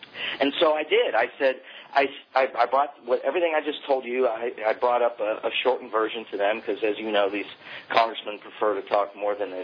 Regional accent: Hermitage, United States; I called in as … from Hermitage. I didn't feel too bad about that because I'm from Hermitage.

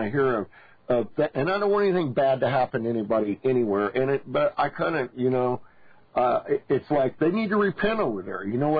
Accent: Kansas, United States; also born or lived in California; I was born in California, and I was brought to Kansas when I was, like 3 years old, and I went back once, didn't much care for the overcrowding.

